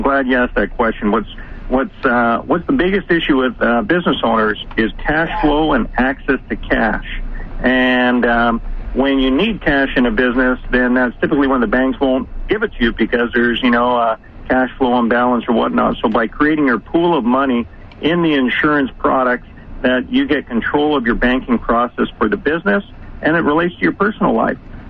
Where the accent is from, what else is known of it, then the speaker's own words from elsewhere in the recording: Canada; moved away; I'm Canadian as well, but then moved to the United States